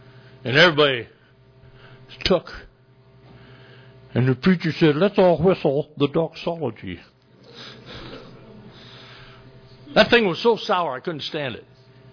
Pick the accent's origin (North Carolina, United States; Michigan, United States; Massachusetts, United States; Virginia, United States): Michigan, United States; I know I grew up in Michigan, and we graft a lot of trees. At my house in Michigan, on my farm